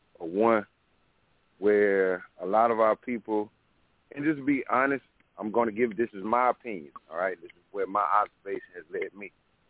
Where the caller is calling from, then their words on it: South Carolina, United States; I'm calling from South Carolina.